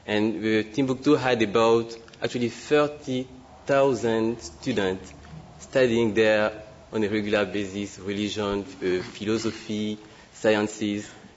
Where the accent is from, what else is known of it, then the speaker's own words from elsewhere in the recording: Gabon; also born or lived in Mali / France; I've been living in many different countries. I was born in Mali, grew up in Gabon, in Central Africa, did my undergrad and my graduate studies in France